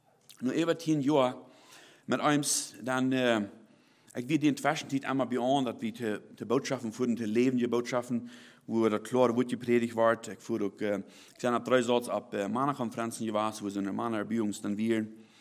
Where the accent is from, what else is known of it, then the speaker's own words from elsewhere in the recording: Mexico; German is a second language; moved away as an adult; now in Kansas, United States; Ich bin in Mexiko geboren, 1975. Ich bin dort abgewachsen. Eigentlich mein ganzes Leben dort gewohnt, aber nun für ein bisschen über 3 sind wir dann hier so in der Kansas gekommen